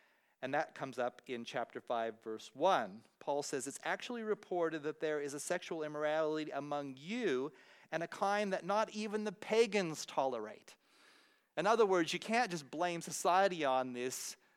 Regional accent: United States; moved away; when I was growing up in the States as a teenager

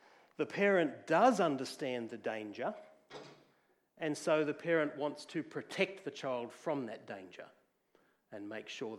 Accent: Doonside, New South Wales, Australia; So when I was a kid, we grew up in Doonside.

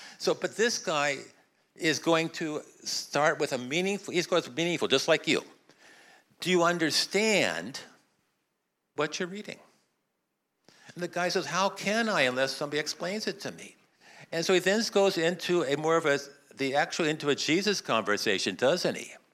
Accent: United States; now in Australia; I came from America, and I've come to Australia, which is a good distance.

